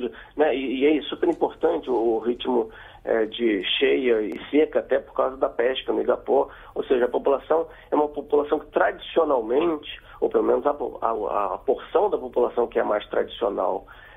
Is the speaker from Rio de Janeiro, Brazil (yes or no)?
yes; Rio de Janeiro, Brazil; Eu sou do Rio de Janeiro, e a primeira vez que eu fui à Amazônia eu fiquei muito surpreso